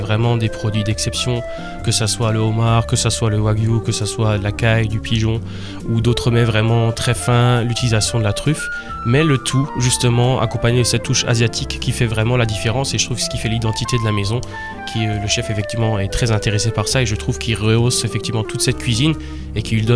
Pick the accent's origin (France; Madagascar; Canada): France; Grand Est; also born or lived in Alsace; now in Luxembourg; Je suis Lorrain d'origine, ouais, un petit village dans la Moselle, pas très près de Metz, on va dire un tout petit peu plus loin. Mais effectivement, je me suis perdu par la suite au Luxembourg, mais avant cela, j'ai fait plusieurs années en tant que sommelier en Alsace.